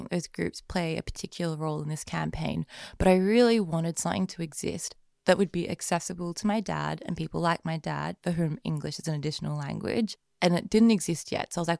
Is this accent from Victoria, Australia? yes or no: yes; Melbourne, Victoria, Australia; Growing up in Carlton fundamentally has shaped who I am today, and I think it'll continue to shape me for the rest of my life. Born and raised on the Carlton Estate